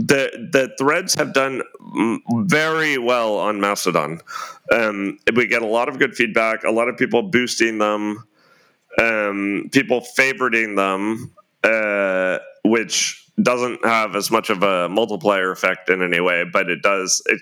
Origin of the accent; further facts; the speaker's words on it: Germany; So, for example, listeners may know, I am half American, half German. And in my childhood, I grew up on a U.S. Army base in Germany.